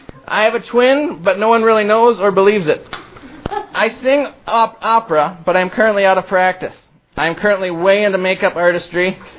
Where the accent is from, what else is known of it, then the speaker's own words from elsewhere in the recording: Dubuque, Iowa, United States; I was born and raised in Dubuque in a huge family. I ended up marrying another girl from a well-known family in Dubuque.